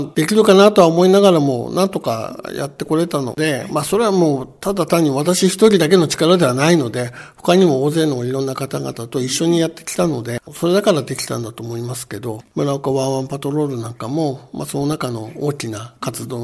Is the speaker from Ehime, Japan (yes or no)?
no; Ishinomaki, Miyagi, Japan; 私はまあ先ほど言いましたように宮城県篠巻の出身なので、被災した人たちのそういうお話も聞いてきて